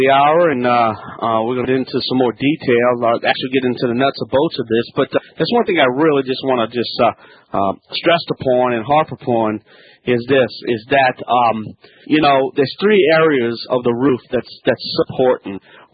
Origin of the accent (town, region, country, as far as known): Louisiana, United States